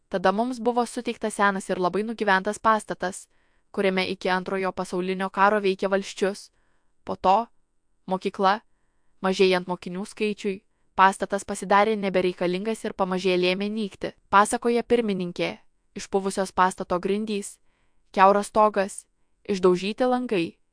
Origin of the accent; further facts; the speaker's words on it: Suvalkija, Lithuania; Kadangi mes esame suvalkiečiai ir savo zuikių kairė dešinė nemėtome